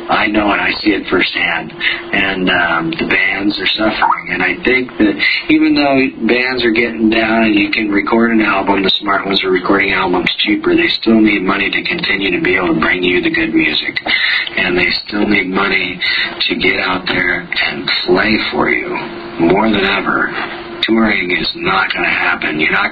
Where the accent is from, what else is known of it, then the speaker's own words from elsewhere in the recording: Portland, Oregon, United States; now in Minnesota, United States; I grew up in Portland. I learned to ski at Mount Hood, where the U.S. ski team trains